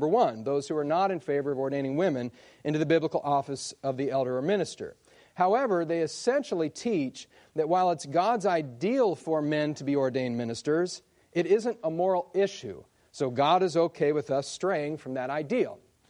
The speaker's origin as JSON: {"language": "English", "region": "Michigan", "country": "United States", "said": "I come from Michigan, and there's just lots of snow there, a whole lot of it."}